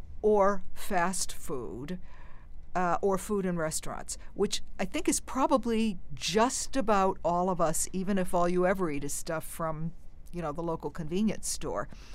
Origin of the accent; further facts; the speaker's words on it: New England, United States; I'm originally from New England